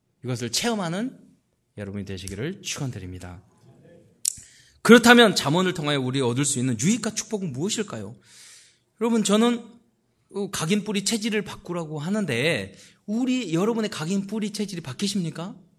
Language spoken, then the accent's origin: Korean; Mokpo, South Jeolla, South Korea; 그래서 제 고향이 목포잖아요.